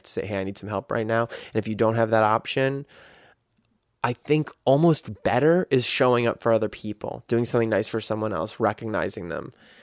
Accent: United States; as a guy growing up in America, we kind of learn to show our love through meanness.

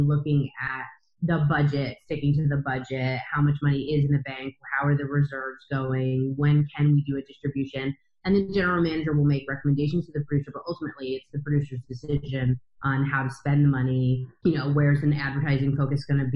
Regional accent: East Coast, United States; I grew up on the East Coast, so I moved back to New York, which is obviously the mecca of Broadway and all things theater.

